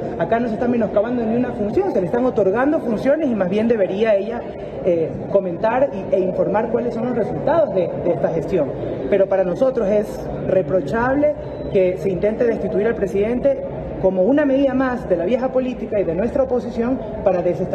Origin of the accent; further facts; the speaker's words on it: Ecuador; Como ecuatorianos deberíamos de preguntarnos.